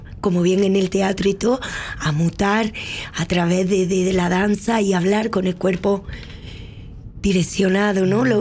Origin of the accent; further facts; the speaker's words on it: Andalusia, Spain; born there; si bien en mi país, donde nací en Andalucía, el flamenco está siempre, está en las calles, está en las casas